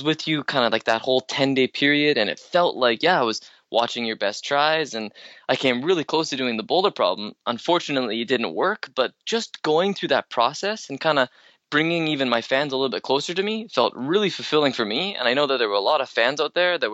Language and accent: English; Canada; because I'm only Canadian, I couldn't actually do the show.